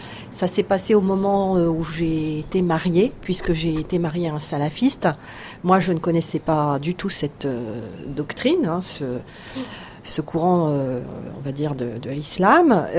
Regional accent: France; J'ai grandi en France, j'ai étudié en France, j'ai la culture française.

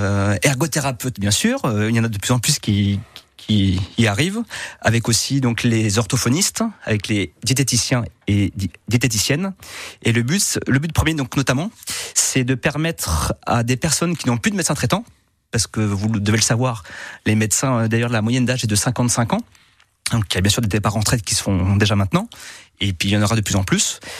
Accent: Normandy, France; donc je suis normand, hein, on en a parlé tout à l'heure

